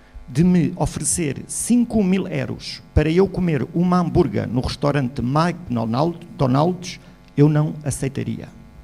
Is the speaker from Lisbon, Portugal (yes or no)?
yes; Lisbon, Portugal; born there; now in Lagos, Portugal; nasci em Lisboa, mas passo a maior parte do tempo na cidade de Lagos.